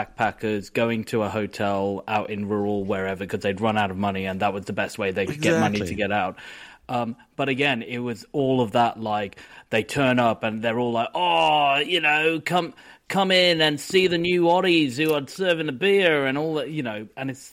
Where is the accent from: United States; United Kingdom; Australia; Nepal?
United Kingdom; I love Britain. I grew up in Britain